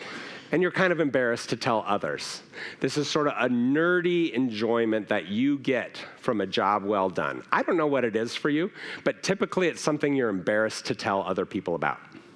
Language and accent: English; Seattle, Washington, United States; so I'm from Seattle, and we grow a lot of apples.